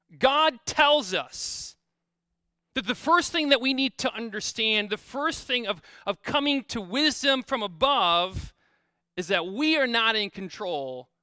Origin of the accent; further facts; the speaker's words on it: Midwest, United States; maybe it's just me, because I'm from the Midwest, and I don't experience mountaintop driving at all, ever.